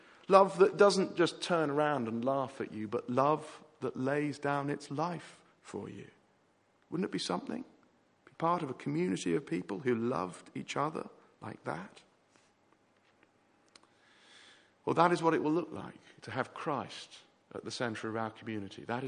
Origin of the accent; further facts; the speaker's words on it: England, United Kingdom; You don't understand. I'm an Englishman.